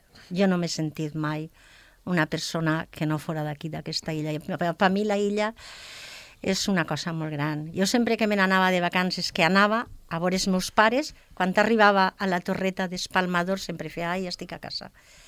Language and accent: Catalan; Alginet, Valencian Community, Spain; now in Formentera, Spain; Jo sóc d'un poble de la Comunitat Valenciana que es diu Alginet, a 16 quilòmetres de València.